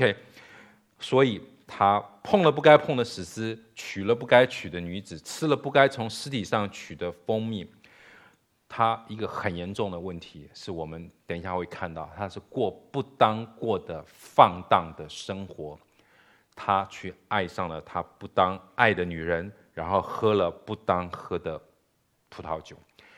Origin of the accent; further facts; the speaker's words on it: China; 但是我们中国人有一句话古话说